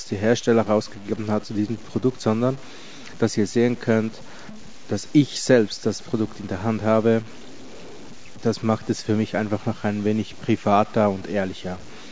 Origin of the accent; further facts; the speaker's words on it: Switzerland; Wie ihr es beim letzten Podcast eventuell schon raushören konntet, bin ich ja Schweizer